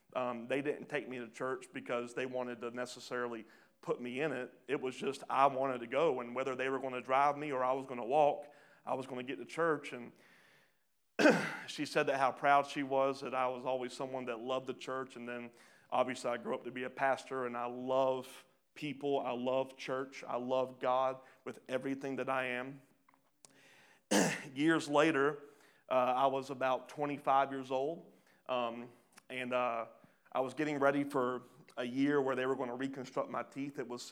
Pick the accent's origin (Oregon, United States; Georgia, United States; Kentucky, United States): Georgia, United States; Pooler; also born or lived in Charleston, United States; I grew up in Pooler. Why would I be called to lead a church in the area I grew up in? And I found out that I was actually born in Charleston, South Carolina